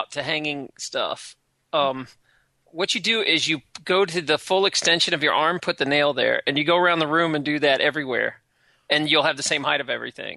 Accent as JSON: {"language": "English", "region": "Virginia", "country": "United States", "tie": "born there", "accent": "Southern", "moved": "yes", "lives_now": "US South", "said": "I was born in Virginia, and then I moved. I've been in the South like 25 years, so I picked up a Southern accent as I've been in the South my whole adult life."}